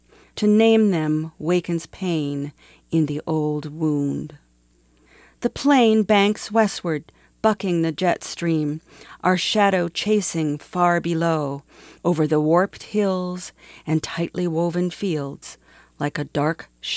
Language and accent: English; Maine, United States; now in Duluth, United States; I grew up in Maine, and I live in Duluth, Minnesota.